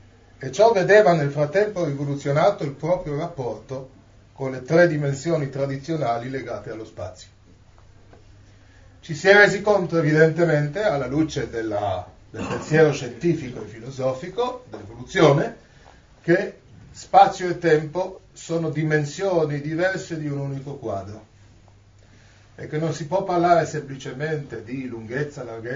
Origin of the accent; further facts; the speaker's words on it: Turin, Piedmont, Italy; Io vengo da Torino